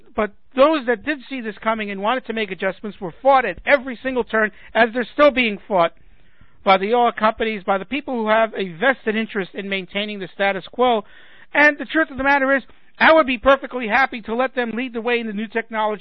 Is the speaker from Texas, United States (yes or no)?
no; New York City, New York, United States; And back in my days in New York City, when I was growing up in New York